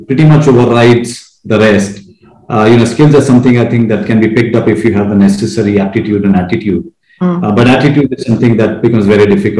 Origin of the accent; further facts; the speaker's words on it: India; But I was born in India. I was raised out here in India, did my education in India.